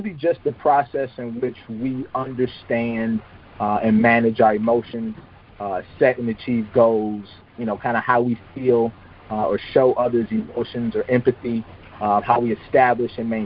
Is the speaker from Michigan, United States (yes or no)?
yes; Saginaw, Michigan, United States; moved away as an adult; now in Florida, United States; I'm from Saginaw, Michigan. I'm what y'all consider a snowbird, man. I got tired of that snow. Right after graduation, I actually boarded a flight, man, and came down here to go to FAMU.